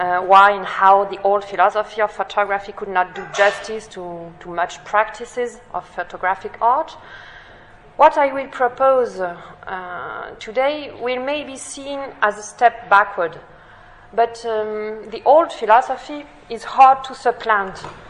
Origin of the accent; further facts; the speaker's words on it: France; accent: French; English is a second language; please excuse my poor English and my French accent.